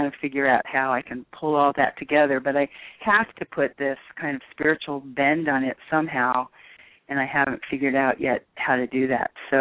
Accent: Ohio, United States; I grew up in Ohio.

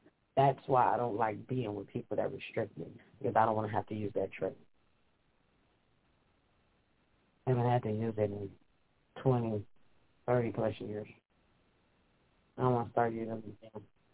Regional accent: Compton, California, United States; I'm from Compton, but we in Hollywood.

